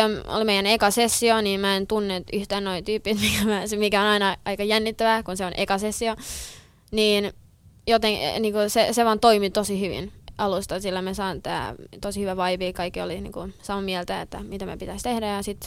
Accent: Kauniainen, Uusimaa, Finland; moved away as an adult; now in Stockholm, Sweden; Mä oon siis Kauniaisista kotoisin täällä Suomesta. Suomessa. Ja, mutta mä oon lukion jälkeen mä muutin Tukholmaan.

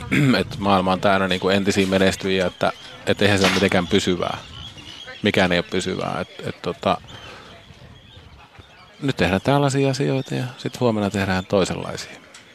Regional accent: Oulu, North Ostrobothnia, Finland; also born or lived in Sweden / Helsinki; Mä oon Oulusta kotoisin, mutta mun on ollut vähän hankala ikinä mieltää itseäni jotenkin tai tuntea kuuluvani Ouluun tai että mun juuret olisi jotenkin Oulussa. Mä oon kanssa asunut Ruotsissa

